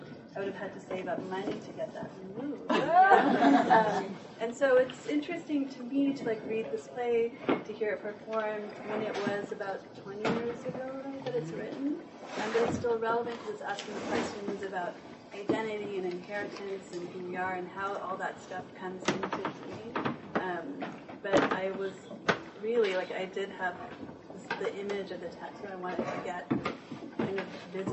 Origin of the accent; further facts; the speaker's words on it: Texas, United States; I grew up in Texas. We didn't have like a concentrated South Asian or Indian area